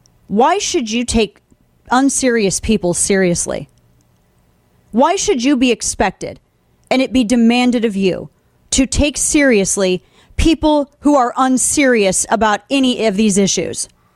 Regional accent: United States; as an American

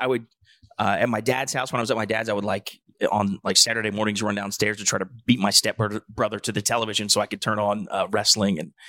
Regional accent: Hamilton, Ohio, United States; My hometown is Hamilton, Ohio.

